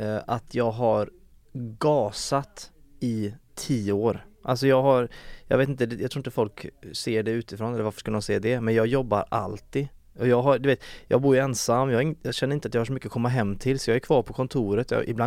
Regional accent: Uddevalla, Västra Götaland County, Sweden; now in Stockholm, Sweden; jag var ju hemma i Uddevalla nu helgen.

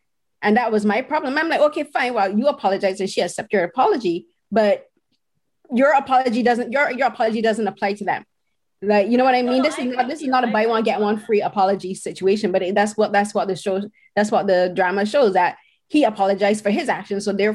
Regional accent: Barbados; now in Canada; Like I live in Canada, you live in Toronto. I grew up in Barbados in the Caribbean.

